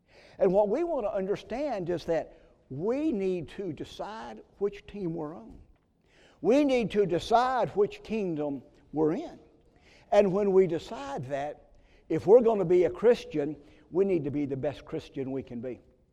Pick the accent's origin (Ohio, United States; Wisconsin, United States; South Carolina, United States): South Carolina, United States; Pendleton; I was raised in Pendleton, South Carolina.